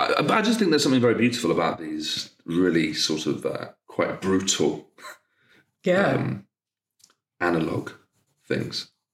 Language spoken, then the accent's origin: English; East Midlands, United Kingdom; I'm from the Midlands.